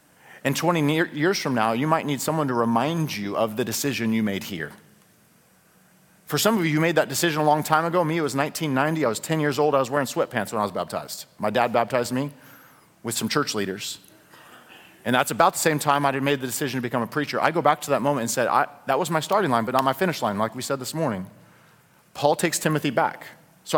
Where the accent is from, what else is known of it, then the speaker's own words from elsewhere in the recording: Fort Morgan, Colorado, United States; But Fort Morgan is my hometown.